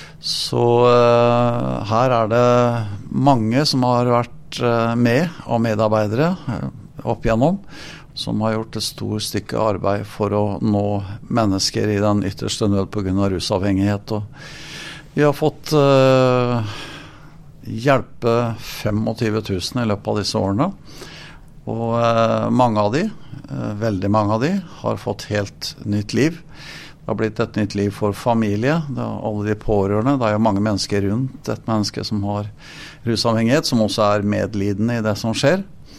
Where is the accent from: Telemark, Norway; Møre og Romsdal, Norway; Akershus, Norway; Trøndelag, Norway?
Telemark, Norway; Notodden; Ja, jeg er født på Notodden i Telemark. Og vokste opp der i en metodistkirke som barn og ungdom.